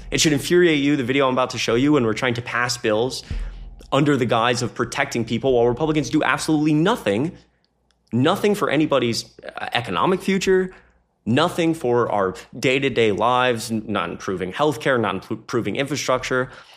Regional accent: Georgia, United States; I was born and raised in Georgia

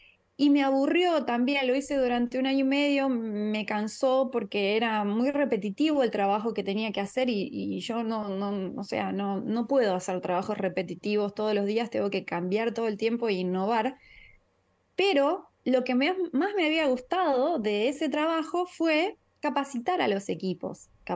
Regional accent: Argentina

